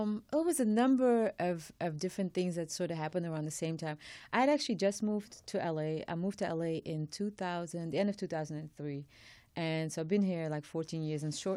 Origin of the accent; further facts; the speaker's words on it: Belgium; moved away; I'm actually from Belgium.